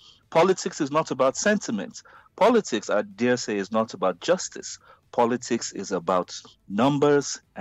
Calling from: Nigeria; I'm here in, where am I? Some parts of Nigeria.

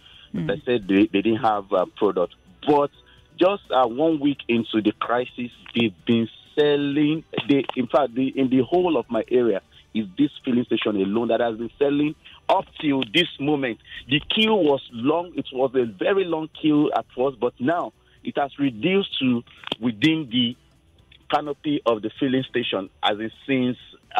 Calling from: Ijumu, Kogi, Nigeria; I'm calling from Ijimu.

